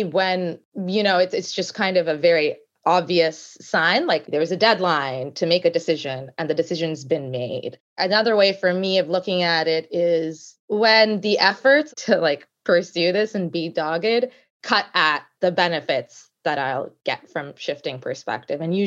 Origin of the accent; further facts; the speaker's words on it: Canada; also born or lived in United States; So I was until recently based in the US. Hmm. I grew up in Canada, went to undergrad in Toronto and went to law school and then worked for quite a few years in the States, mainly on the East Coast, and then returned back